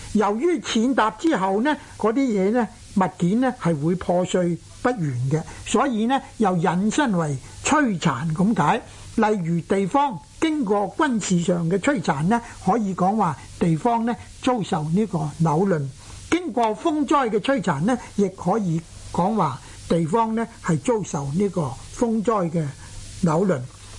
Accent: Guangdong, China; 我们广东人呢多数呢读他做坦，

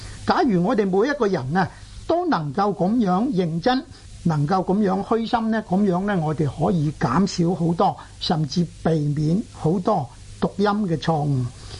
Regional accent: Guangdong, China; 我哋广东人咧吓，将酸涩苦涩个涩字咧，系读呢个字

